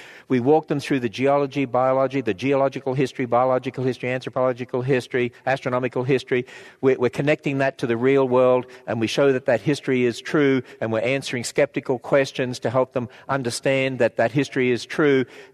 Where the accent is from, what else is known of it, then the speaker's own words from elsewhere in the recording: Australia; accent: Australian; now in United States; I say I'm an Australian